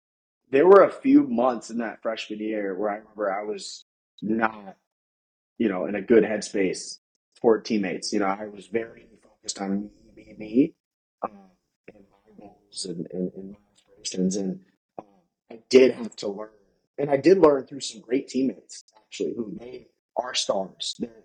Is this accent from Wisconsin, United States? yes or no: yes; Wisconsin, United States; even Wisconsin, you know, here, my home state.